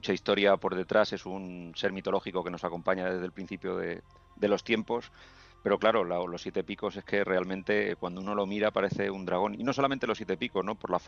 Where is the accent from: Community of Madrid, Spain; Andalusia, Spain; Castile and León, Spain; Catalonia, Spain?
Community of Madrid, Spain; Madrid; Yo, que soy de Madrid, del sur de Madrid, y que he tenido desde siempre el horizonte de la sierra en mi ventana